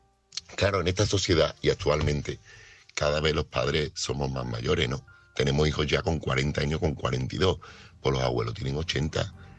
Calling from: Seville, Andalusia, Spain; corresponsal de Sevilla.

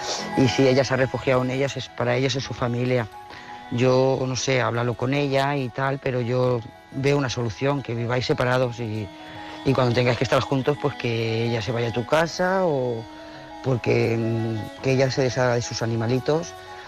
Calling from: Lloret de Mar, Catalonia, Spain; de Lloret de Mar.

